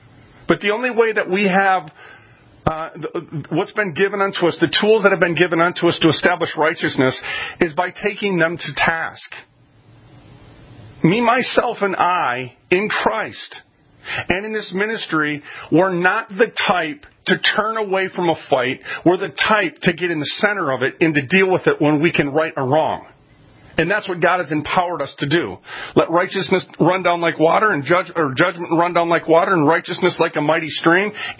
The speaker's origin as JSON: {"language": "English", "town": "Minneapolis", "region": "Minnesota", "country": "United States", "said": "And I'm 6'5\", and I came from North Minneapolis, and this wasn't faring very well with me"}